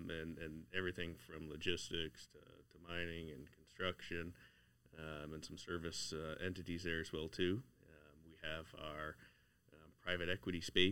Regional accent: Sarnia, Ontario, Canada; moved away as an adult; now in Fort McMurray, Canada; Yeah, I moved here with my family back in 2007. So born and raised in Sarnia, which, of course, another oil town.

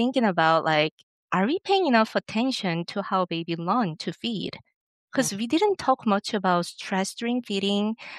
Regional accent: South Korea; moved away as an adult; now in Boston, United States; I'm originally from South Korea, and I completed my nursing degrees and began my clinical training actually there in South Korea. Then I came to the United States to pursue my PhD, and somehow I ended up staying and building my career here. So, you know, now I'm in Boston

